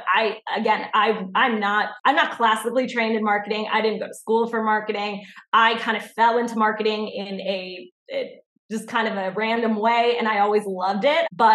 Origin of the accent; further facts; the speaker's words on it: Chicago, Illinois, United States; They were across the country. I'm from Chicago. So they were in Chicago. I was in California.